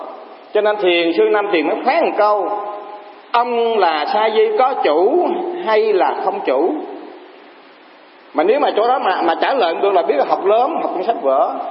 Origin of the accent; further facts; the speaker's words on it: Hà Tiên, Kien Giang, Vietnam; là ông cụ biết là mình ở biên địa Hà Tiện là quê mùa